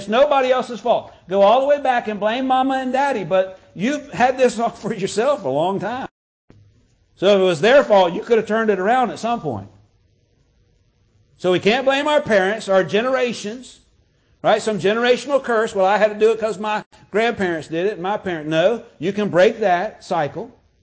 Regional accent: United States; I mean, this is my country. I'm an American. I love our country.

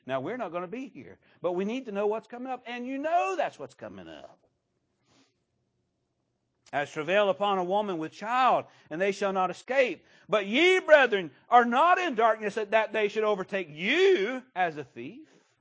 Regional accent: Pahokee, Florida, United States; Brother Sam, I'm from Pahokee, and so anything that just needs to come down to simple terms, we just take it back to Pahokee translation

